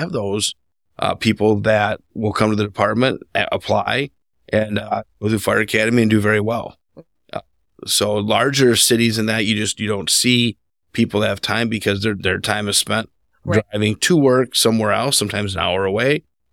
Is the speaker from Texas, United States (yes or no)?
no; Saginaw Township, Michigan, United States; I grew up in Saginaw Township, so urbanized neighborhoods and things like that.